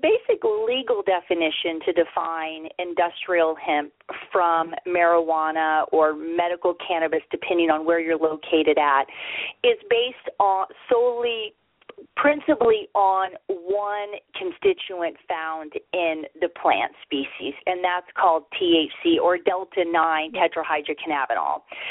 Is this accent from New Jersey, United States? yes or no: no; Missouri, United States; Yeah, so, you know, I'm from Missouri, as you said